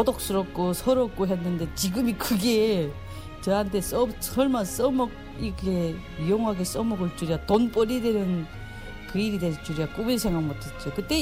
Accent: Chongjin, North Hamgyong, North Korea; 내 고향이 한경북도 청진이 나오더라고요. 진짜 내 살던 청진은 좋은 곳이었어요. 바다가 끼어있고 국경이 중국 국경, 러시아 국경이 다 끼어있거든요.

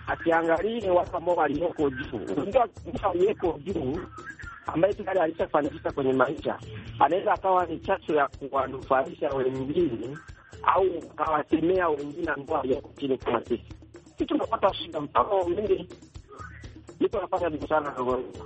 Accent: Geita, Tanzania; Natokea Geita, mkoa wa Mwanza, nchini Tanzania.

